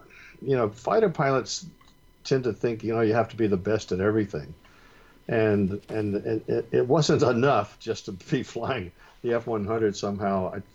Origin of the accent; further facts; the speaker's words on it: North Carolina, United States; I grew up in North Carolina in the 40s